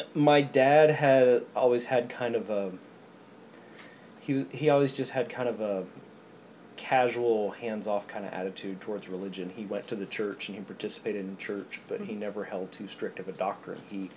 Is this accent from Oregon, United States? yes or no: no; Overland Park, Kansas, United States; also born or lived in Lawrence; Well, I'm 36 years old. I grew up in Overland Park, Kansas, where I live again. I lived in Lawrence for a while.